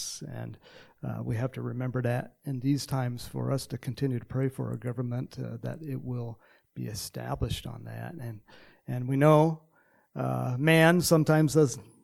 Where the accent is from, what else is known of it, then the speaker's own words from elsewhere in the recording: Texas, United States; born there; accent: Texas; moved away; also born or lived in California; I was born in Texas. I have a little Texas accent sometimes, depending on who I'm talking to. And but my family moved out to California in 1968.